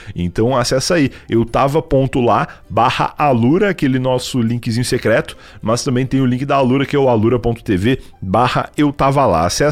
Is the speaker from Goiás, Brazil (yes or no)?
no; Rio Grande do Sul, Brazil; now in São Paulo, Brazil; quando eu vim pra São Paulo, eu vim do Rio Grande do Sul pra cá, lá fazia 6 graus